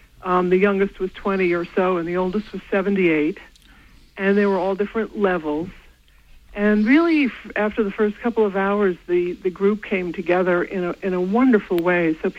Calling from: North Ellsworth, Maine, United States; I'm calling from North Ellsworth.

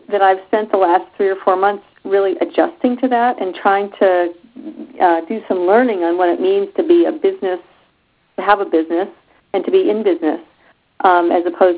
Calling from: New Hampshire, United States; I'm calling from New Hampshire.

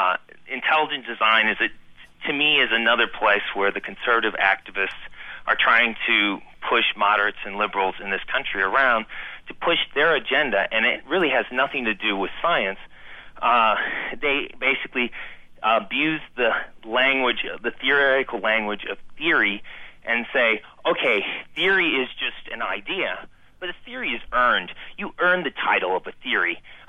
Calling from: Davenport, Iowa, United States; Yeah, I'm calling from Davenport.

